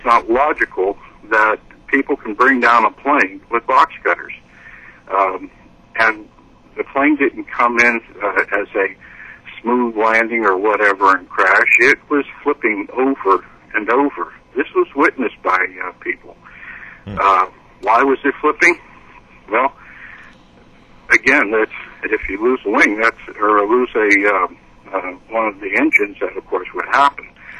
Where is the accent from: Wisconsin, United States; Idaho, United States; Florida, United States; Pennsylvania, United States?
Pennsylvania, United States; because originally I was from Pennsylvania, and the newscasts up there were different at the time of 9/11.